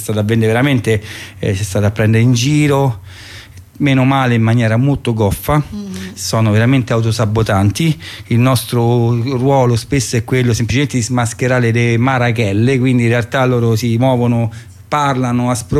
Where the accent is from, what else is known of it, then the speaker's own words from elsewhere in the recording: Fiumicino, Lazio, Italy; io sono di Fiumicino, tu parlo proprio da fiumicinese, io vado a Fiumicino che ha bicicletta